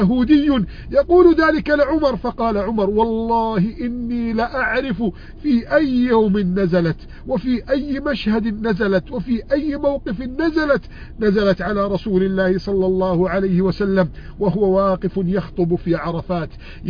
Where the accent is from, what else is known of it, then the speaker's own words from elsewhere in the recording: Egypt; بلدنا بلادنا مصر